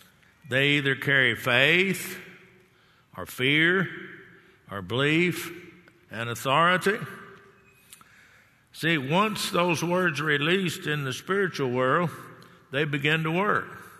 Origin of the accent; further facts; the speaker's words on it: Texas, United States; Of course, I'm born and raised in Texas.